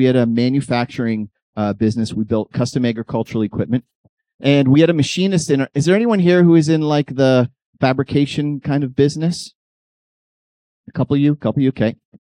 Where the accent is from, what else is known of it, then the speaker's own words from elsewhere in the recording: Estevan, Saskatchewan, Canada; We're from Estevan, Saskatchewan. We drove out here yesterday.